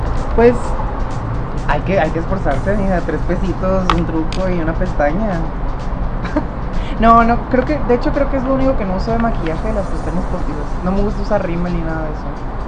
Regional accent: Ensenada, Baja California, Mexico; soy de Ensenada, Baja California. Mis abuelitos vienen de aquí de Guadalajara, mis otros abuelitos son de Tamaulipas.

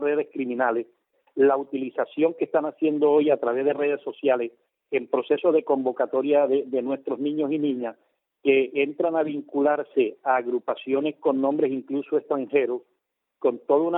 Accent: Barranquilla, Atlántico, Colombia; como barranquillero y como costeño

